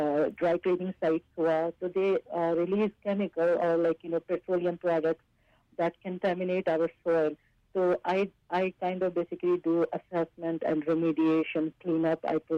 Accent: Jharkhand, India; moved away as an adult; now in Canada; भारत झारखंड, जो पहले बिहार हुआ करता था।

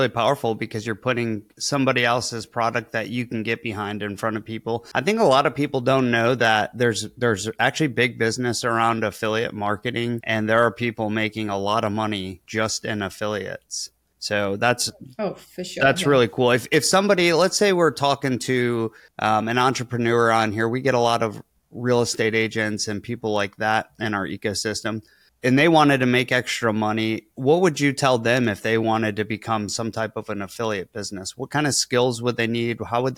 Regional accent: Michigan, United States; now in Florida, United States; I'm a Michigan guy I hail from Michigan, but you know, I'm a Florida person now.

